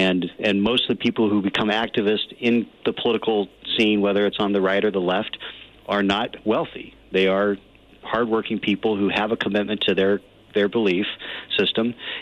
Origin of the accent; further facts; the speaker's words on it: Show Low, Arizona, United States; I grew up in Sholo, Arizona.